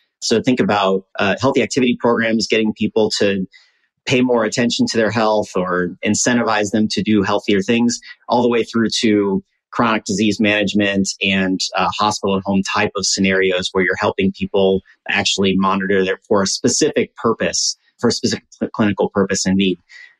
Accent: Midwest, United States; because we're both from the Midwest and we have family in rural communities.

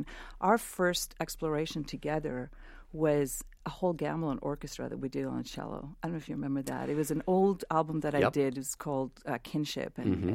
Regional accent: Israel; I grew up in Israel.

